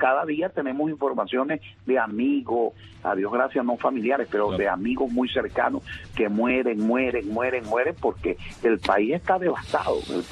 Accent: Maracaibo, Zulia, Venezuela; como dicen en mi pueblo, en Maracaibo, apago la luz y me voy

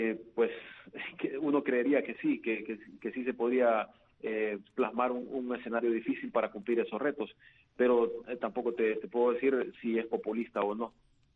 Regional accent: Honduras; Y te lo digo como hondureño, no como periodista.

